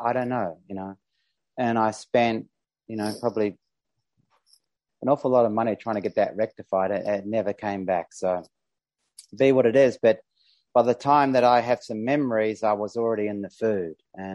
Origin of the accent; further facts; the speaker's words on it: Sydney, New South Wales, Australia; Being compulsive overeater, and then I'm from Sydney, Australia, where it's evening.